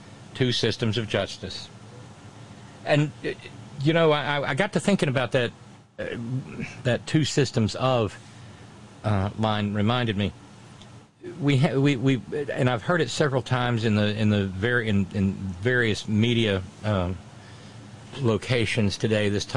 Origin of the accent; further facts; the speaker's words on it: Florence, Alabama, United States; something that I have loved since I was a teenager, namely the W.C. Handy Music Festival in my hometown, will actually be taking place that last weekend of July.